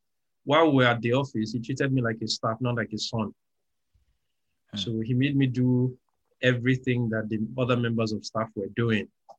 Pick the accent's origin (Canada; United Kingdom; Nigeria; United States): Nigeria; now in Lagos, Nigeria; I'm a Nigerian. I live in Lagos. My parents told me that I was born on the 18th of November.